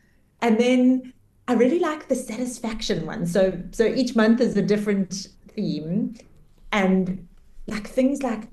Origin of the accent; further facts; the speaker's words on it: South Africa; and you're like, oh, I love being South African.